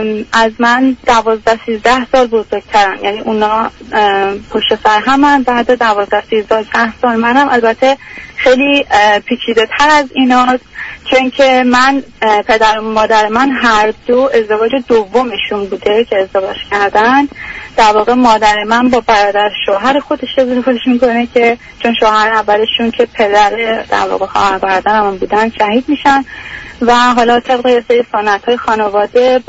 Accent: Iran; now in United States; 30 سالمه، تقریبا داره میشه 31 سالم، 5 ساله تقریبا یا بیشتر، حدودا 5 سال خورده که از ایران اومدم و امریکا زندگی میکنم.

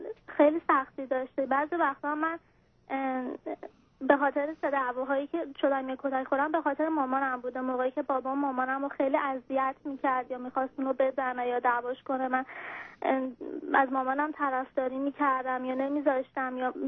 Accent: Iran; now in United States; ما از ایران اومدیم بیرون تونستیم بیایم آمریکا

